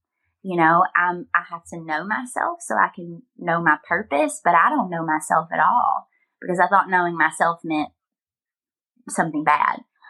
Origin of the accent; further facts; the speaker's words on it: Glasgow, Kentucky, United States; I come from Glasgow, Kentucky, a very small town. I grew up in church.